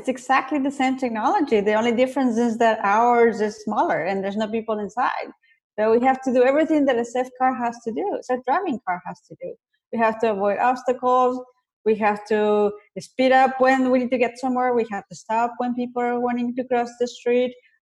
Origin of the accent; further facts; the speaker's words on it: Ecuador; now in United States; So I wasn't born here in the US. I was born in South America.